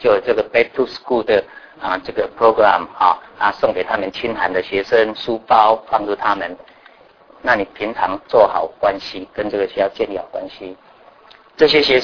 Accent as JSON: {"language": "Chinese", "country": "Taiwan", "said": "60%都是从台湾来的。所以一听到这个台湾水灾的时候，我想第一个感受到说，我们能够做什么啊？那是我们的故乡，"}